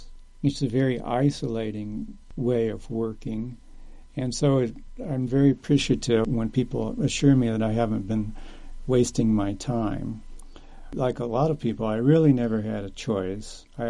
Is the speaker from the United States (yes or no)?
yes; Appalachia, United States; I've always wanted to write a book about growing up in Appalachia.